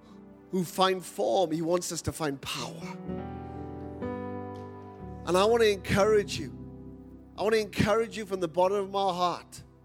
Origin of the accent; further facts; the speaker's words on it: Wales, United Kingdom; Well, I'm from Wales.